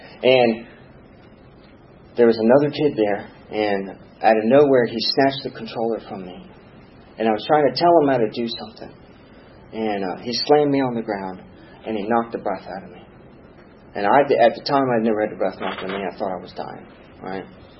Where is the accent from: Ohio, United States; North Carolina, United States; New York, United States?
New York, United States; New York City; You know, I come from the South Bronx and I come from being homeschooled on top of it by fundamentalists and put into public school.